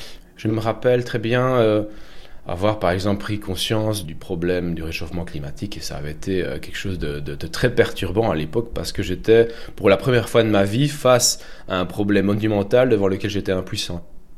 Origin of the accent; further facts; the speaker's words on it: Belgium; j'ai 35 ans, je suis belge